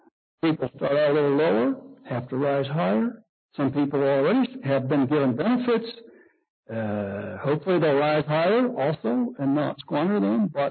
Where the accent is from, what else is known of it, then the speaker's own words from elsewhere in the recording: United States; We're not Mongolian. We're not from Hungary. We're brought up in most cases Christians, and we're Americans.